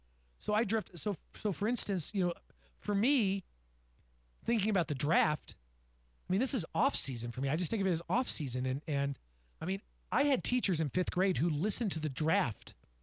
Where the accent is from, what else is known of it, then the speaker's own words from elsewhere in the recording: Colorado, United States; As a person born and bred in Colorado